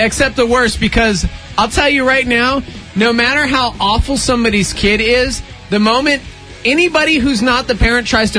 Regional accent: Texas, United States; I'm from Texas? I like meatloaf and chicken fried steak.

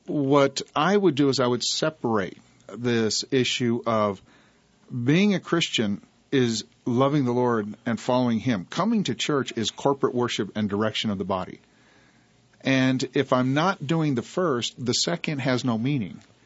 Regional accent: West Coast, United States; And so we've got these kids with long hair and tattoos and stuff that I grew up with on the West Coast.

